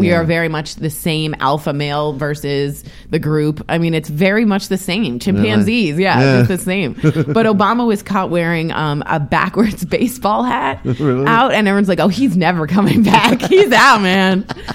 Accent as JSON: {"language": "English", "town": "Washington", "region": "District of Columbia", "country": "United States", "said": "And in D.C., I'm from Washington, D.C., nothing gets put out and done very quickly."}